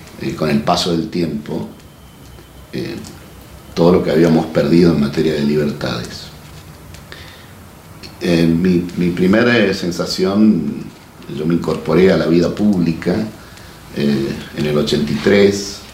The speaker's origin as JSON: {"language": "Spanish", "town": "Eugenio Bustos", "region": "Mendoza", "country": "Argentina", "tie": "born or raised there", "said": "Entonces llegué a mi pueblo, llegué a Eugenio Bustos"}